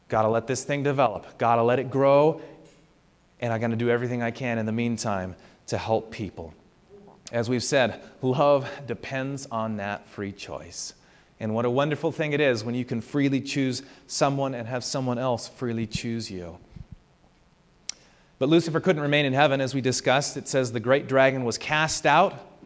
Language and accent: English; Washington, United States; I'm from Washington. There are good ones, but not the red ones that are mealy. And I don't know why anyone buys those. I'm embarrassed for my state because of those apples.